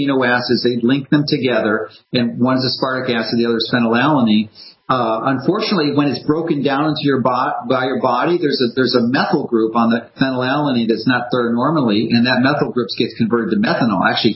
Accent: Chicago, Illinois, United States; and in Chicago, my hometown, next week.

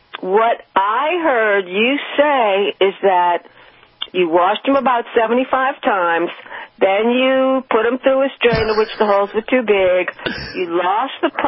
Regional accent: New Orleans, Louisiana, United States; Okay, my friend, listen, I'm from New Orleans.

